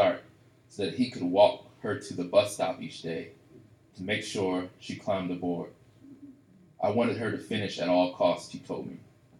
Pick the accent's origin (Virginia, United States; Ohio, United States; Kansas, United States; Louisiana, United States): Virginia, United States; Farmville; Doug was really like a second father to me growing up in Farmville.